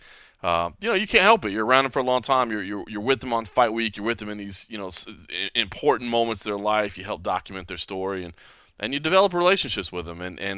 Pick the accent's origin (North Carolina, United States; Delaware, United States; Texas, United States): Texas, United States; Dallas; In the meantime, I'm back in my home state, San Antonio, to be precise. I'm a Dallas guy, but still back in Texas. Feels good.